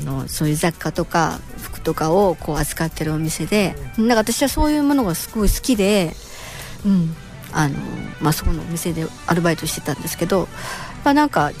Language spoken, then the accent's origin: Japanese; Kasumi, Hyogo, Japan; 出身はね、兵庫の北部の霞というとこです。カニの有名な、カニで有名な